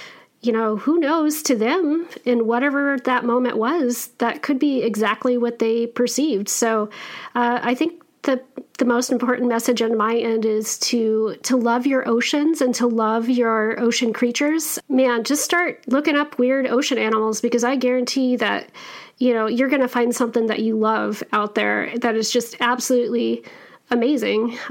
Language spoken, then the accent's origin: English; Wyoming, United States; cowgirl like I grew up in Wyoming.